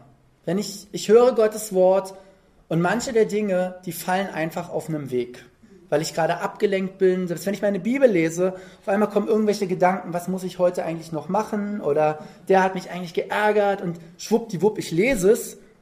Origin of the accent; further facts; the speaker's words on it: East Germany, Germany; Und wir kommen alle aus dem Osten, so das war was ganz Besonderes für uns, ins nicht-sozialistische Ausland reisen zu dürfen.